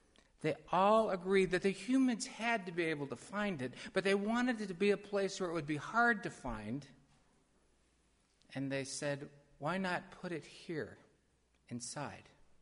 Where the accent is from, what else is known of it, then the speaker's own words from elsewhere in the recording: Kansas, United States; born there; I was born in the Smoky Valley along the Smoky River.